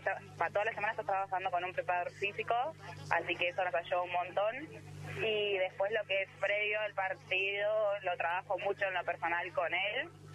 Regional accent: Bahía Blanca, Buenos Aires Province, Argentina; No, yo soy de Bahía Blanca y soy de Pacífico.

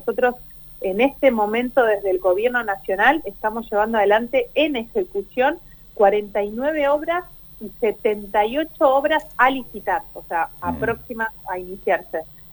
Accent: Neuquén, Argentina; somos todos neuquinos, en mi caso en particular, claro. Nacida y criada, estudié, todo lo hice en Neuquén, no me fui en ningún momento, y decido seguir estando en Neuquén para criar a mis hijos

